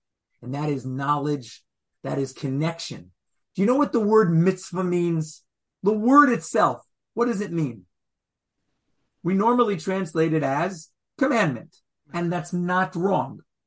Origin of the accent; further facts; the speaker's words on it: New York, United States; I'm from New York. I have a hard time saying that word.